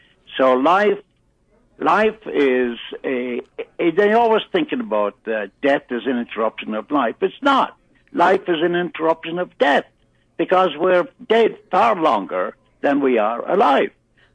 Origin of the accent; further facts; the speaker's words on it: Ireland; also born or lived in Brooklyn, United States; now in United States; I'm of Irish extraction. I was born in Brooklyn, but raised in Ireland due to a set of circumstances that were somewhat fatal.